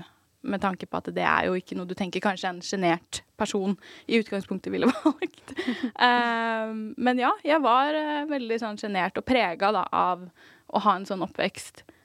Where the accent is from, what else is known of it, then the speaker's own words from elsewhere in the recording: Asker, Akershus, Norway; Jeg jo født og oppvokst I Asker. Og har liksom bodd der hele oppveksten, gått på skole der, har liksom alle mine venner og bekjente derfra fra oppveksten.